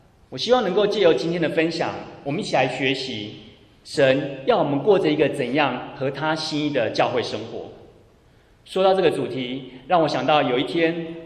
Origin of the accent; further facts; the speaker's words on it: Malaysia; moved away as an adult; also born or lived in Taiwan; now in United States; 我是在台湾出生，在马来西亚长大。2000年的时候我来美国求学